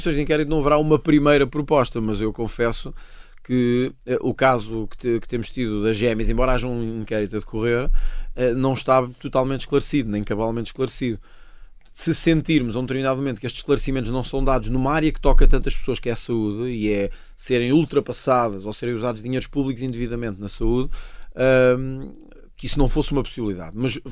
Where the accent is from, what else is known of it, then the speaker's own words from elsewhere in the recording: Portugal; Agora, nós, como portugueses